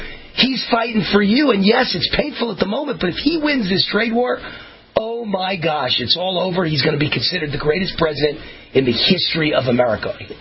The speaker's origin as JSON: {"language": "English", "region": "New York", "country": "United States", "tie": "born or raised there", "said": "I grew up in New York. I dealt with Jews. I'm Jewish."}